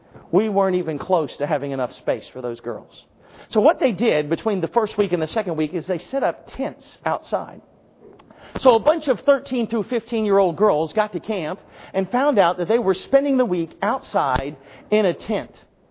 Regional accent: West Virginia, United States; now in North Carolina, United States; I'm from West Virginia and I live in North Carolina.

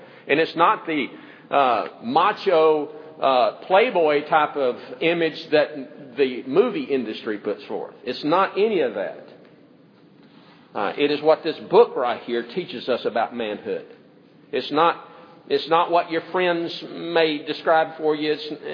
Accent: the South, United States; I'm a Southerner. I'm raised in the South, and down here, you got to be a deer hunter.

